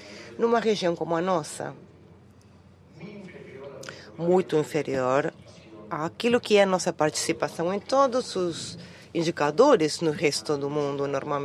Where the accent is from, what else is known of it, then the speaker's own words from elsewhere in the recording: Buenos Aires, Argentina; Portuguese is a second language; para Buenos Aires, a minha cidade. Buenos Aires, Argentina, meu país.